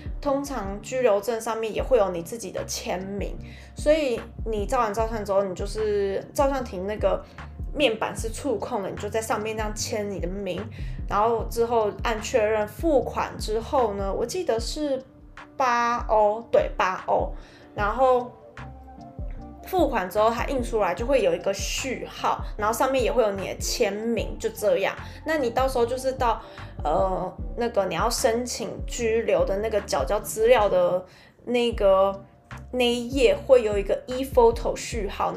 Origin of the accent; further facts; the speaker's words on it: Taiwan; now in France; 因为我从台湾来法国的时候就带了超多的证件照